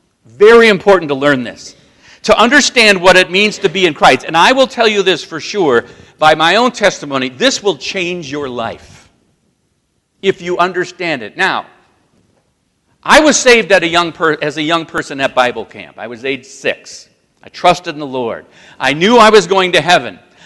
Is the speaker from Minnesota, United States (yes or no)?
yes; Minnesota, United States; And like I said, I'm from Minnesota. I'm in Minnesota.